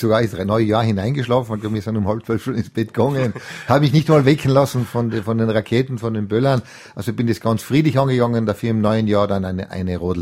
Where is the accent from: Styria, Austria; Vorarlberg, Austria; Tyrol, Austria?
Tyrol, Austria; Und natürlich, mir als Tiroler waren wir natürlich nationalstolz.